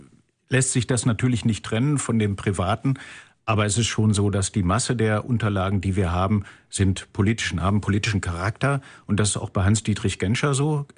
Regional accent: North Rhine-Westphalia, Germany; dass er 11 Kilometer von meinem Heimatdorf in Ostwestfalen entfernt ist, groß geworden ist

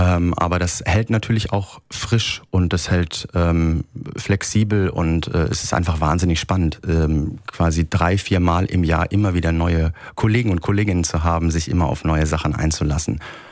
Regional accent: Siegen, North Rhine-Westphalia, Germany; born there; Ich bin in Siegen geboren, das heißt gar nicht so weit von meiner Heimat damals

